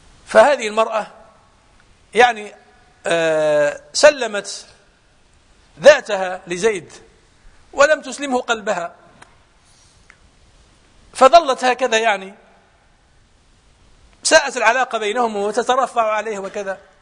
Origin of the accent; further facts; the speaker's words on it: Morocco; هذا موجود في السعودية وموجود في دول الخليج وموجود عندنا في المغرب